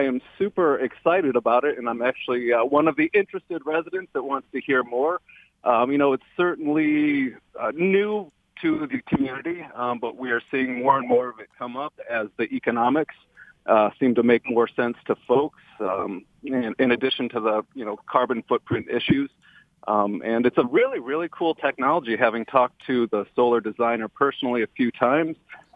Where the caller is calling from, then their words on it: Grosse Pointe, Michigan, United States; I'm calling from Grosse Pointe.